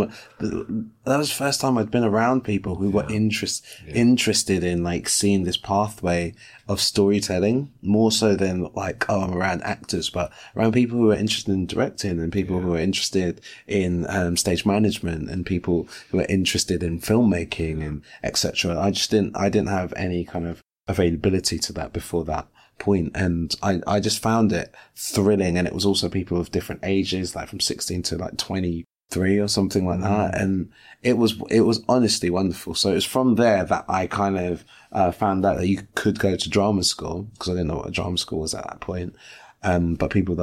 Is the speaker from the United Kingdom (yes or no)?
yes; London, United Kingdom; I grew up in London, but you got to stay in halls of residence with a bunch of like other like-minded, like aged